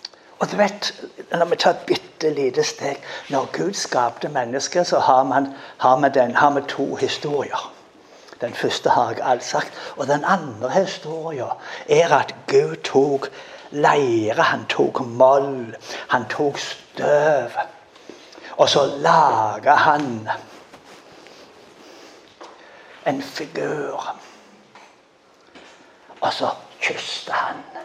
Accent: Rogaland, Norway; now in Bergen, Norway; som dere hører, så er jeg vestlending, nærmere bestemt Jerbu. Så jeg er fra Stavangerkanten, men nå bor vi i Bergensområdet. Og det betyr at vi snakker skikkelig norsk.

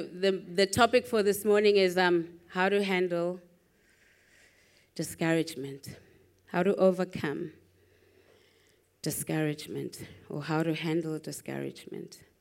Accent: South Africa; I am from South Africa, so in case you were wondering, yes, I'm African.

